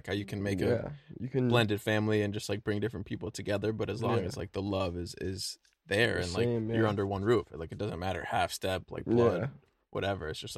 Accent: Beverly Hills, California, United States; I grew up in LA too. I grew up in Beverly Hills mainly, and kind of went to private school my whole life

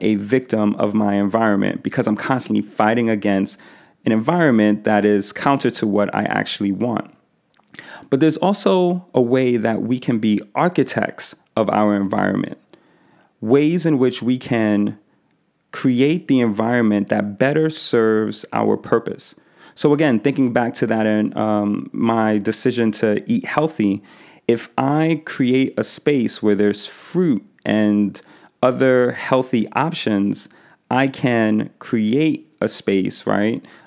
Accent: Bronx, New York, United States; So growing up in the Bronx, you know, I always heard the phrase

